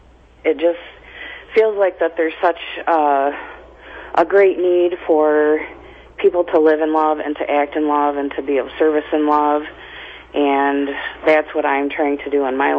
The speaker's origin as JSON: {"language": "English", "town": "Lansing", "region": "Michigan", "country": "United States", "said": "I'm from Lansing, Michigan."}